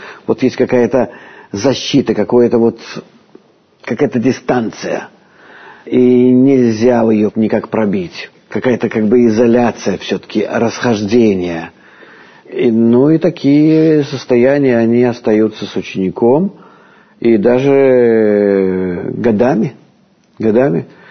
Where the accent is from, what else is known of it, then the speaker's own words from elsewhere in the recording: Vitebsk, Vitebsk Region, Belarus; born there; Да, я родился в Витебске